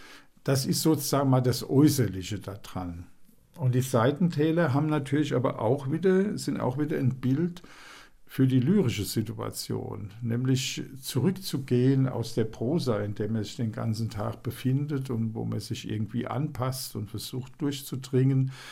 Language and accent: German; Alzey, Rhineland-Palatinate, Germany; Also das habe ich früher in Alzey schon gemacht, wo ich aufgewachsen bin.